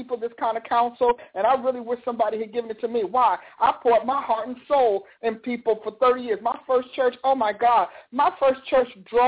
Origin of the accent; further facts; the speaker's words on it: New Jersey, United States; Since I'm from Jersey, you know, I recognize that New York accent.